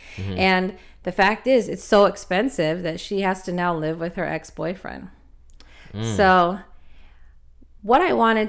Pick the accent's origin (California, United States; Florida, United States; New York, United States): California, United States; Los Angeles; makes me feel very nostalgic because I'm from Los Angeles.